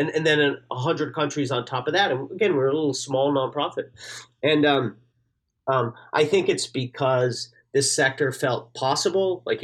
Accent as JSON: {"language": "English", "region": "Newfoundland and Labrador", "country": "Canada", "said": "And, you know, I'm from Newfoundland originally."}